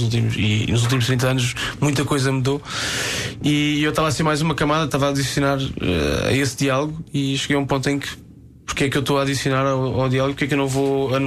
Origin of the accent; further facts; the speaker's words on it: Setúbal, Portugal; eu cresci na Margem Sul e havia muito a referência aos murais do 25 de Abril